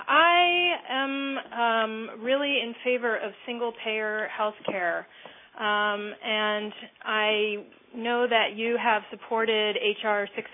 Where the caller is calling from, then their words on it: Boston, Massachusetts, United States; Oh, hi. The reason I'm calling from East Boston.